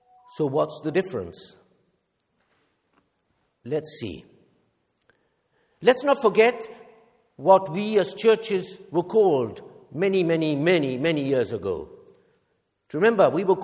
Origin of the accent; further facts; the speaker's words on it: Argentina; my growing up in Argentina was a mixture of things. Some very British and some very Argentine.